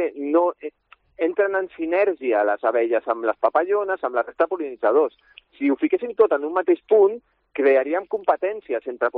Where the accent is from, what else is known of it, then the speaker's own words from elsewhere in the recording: La Floresta, Catalonia, Spain; jo soc de la Floresta i de Vall d'Oreig, de tota la vida